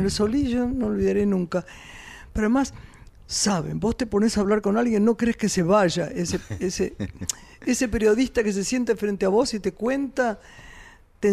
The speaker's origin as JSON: {"language": "Spanish", "country": "Argentina", "said": "somos argentinos."}